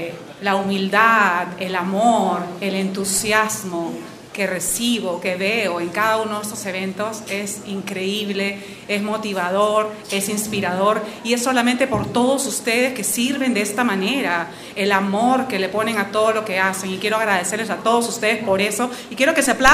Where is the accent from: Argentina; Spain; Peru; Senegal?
Peru; now in United States; Soy peruana, mis padres son peruanos y mi familia es peruana en Estados Unidos, mi esposo y mis hijos.